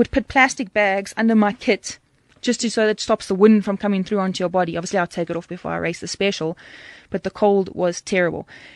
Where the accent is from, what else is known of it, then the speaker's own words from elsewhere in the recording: Durban, KwaZulu-Natal, South Africa; and I'm from Durban, so it's even worse.